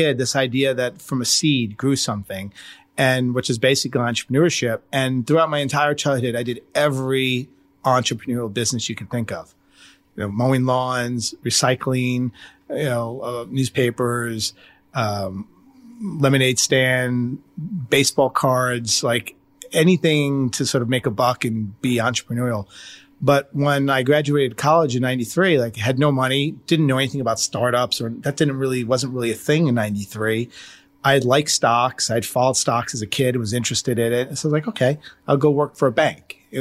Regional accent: Staten Island, New York, United States; accent: Staten Island; And they made fun of my accent. And I was this like, just assumed to be dumb because I had this like thick, you know, Staten Island accent

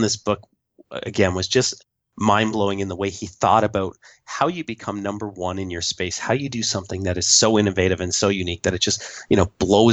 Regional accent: Canada; I am the Canadian, so I do all the apologizing around here.

